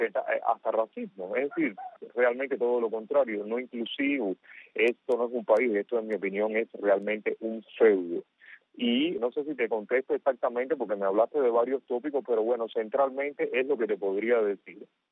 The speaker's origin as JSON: {"language": "Spanish", "country": "Cuba", "said": "porque yo soy cubano, no me siento de otra manera"}